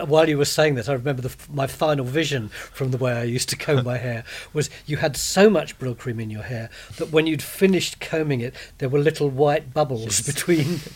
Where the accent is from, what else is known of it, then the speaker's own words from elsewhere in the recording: London, United Kingdom; I'm a Londoner. I always said parting.